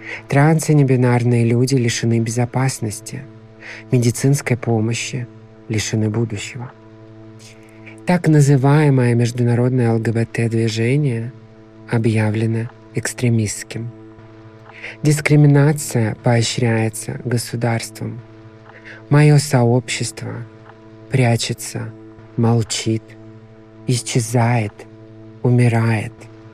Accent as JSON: {"language": "Russian", "country": "Russia", "tie": "born there", "said": "Я родилась в России."}